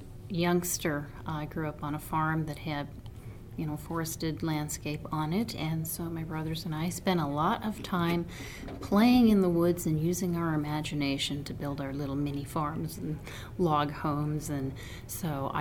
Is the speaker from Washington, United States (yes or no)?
yes; Deming, Washington, United States; I grew up in the northwest corner of Washington State in a logging community. The town is called Deming, Washington, and we're probably only known for our log show.